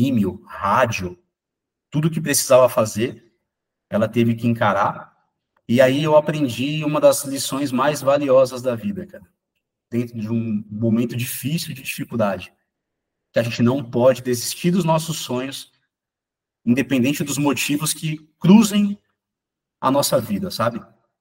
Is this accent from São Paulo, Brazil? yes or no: yes; Jundiaí, São Paulo, Brazil; A gente é aqui de Jundiaí, né?